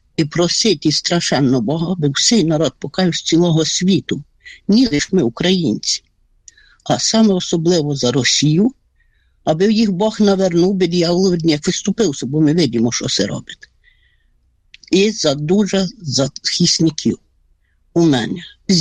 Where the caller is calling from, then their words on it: Kosiv, Ivano-Frankivsk Oblast, Ukraine; Косівщина